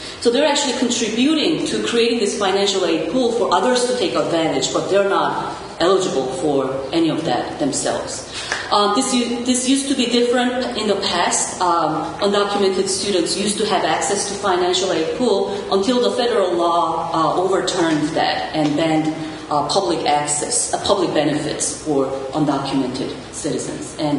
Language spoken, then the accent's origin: English; South Korea; I grew up in South Korea, I went to college in South Korea